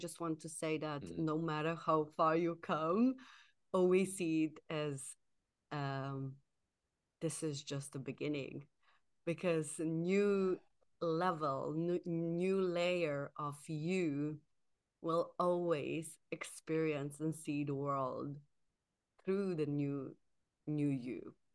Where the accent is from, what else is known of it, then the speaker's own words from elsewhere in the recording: Slovenia; English is a second language; now in Sweden; I've been in Sweden 10 years now, and every time I go back to my home country, to Slovenia, I find so much appreciation for my country.